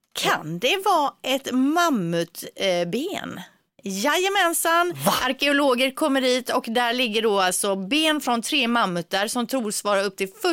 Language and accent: Swedish; Gothenburg, Västra Götaland County, Sweden; Jo, men jag är ju från Göteborg, och om det funkar lika bra att sända så här på varsin sida av Sverige